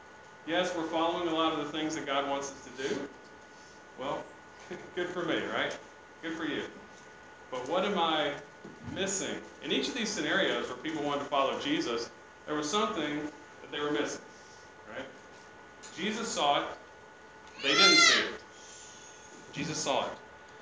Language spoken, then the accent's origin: English; Alabama, United States; I'm from Alabama. A lot of people where I'm from, small town, they still live there, you know?